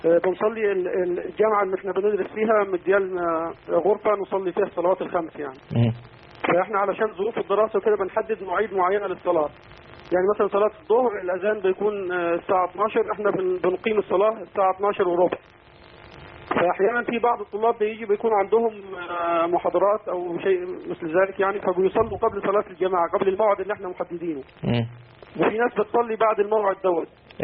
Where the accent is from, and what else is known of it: Egypt; now in England, United Kingdom